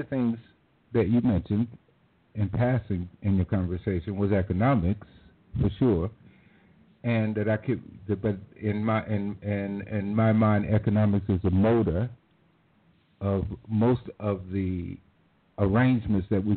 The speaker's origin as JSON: {"language": "English", "region": "the South", "country": "United States", "said": "New York is, for me, it was an education because I came from the South."}